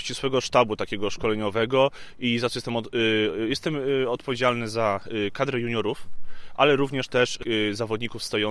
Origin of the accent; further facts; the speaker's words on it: Warsaw, Masovian Voivodeship, Poland; a po Igrzyskach wrócę do Warszawy, skąd pochodzę.